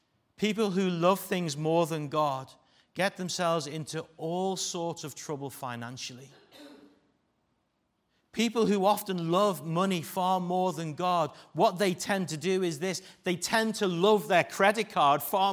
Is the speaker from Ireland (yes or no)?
yes; Ireland; Remember, I'm Irish, okay?